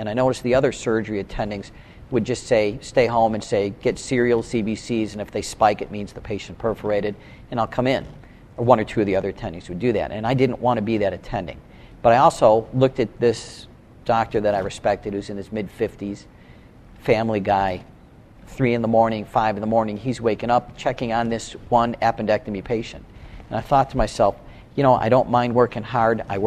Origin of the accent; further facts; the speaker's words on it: Chicago, Illinois, United States; This was in Chicago. I'm from, born and raised in Chicago. I live 5 blocks from my parents. Still do.